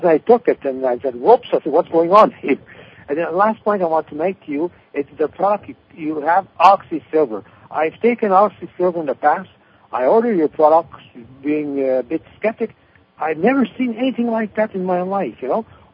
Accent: Montreal, Quebec, Canada; I'm from Montreal, Canada.

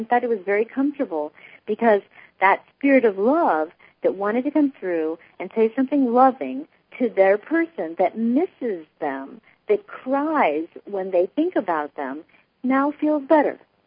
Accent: Ireland; you know, I'm Irish, okay? I have plenty of Catholicism in my background, too, okay?

